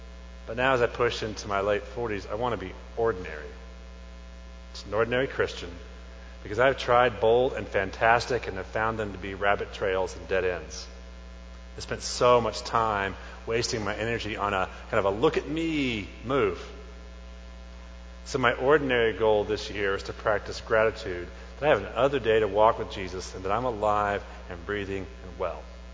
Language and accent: English; Tulsa, Oklahoma, United States; Now, as I was a kid, I grew up in Tulsa, Oklahoma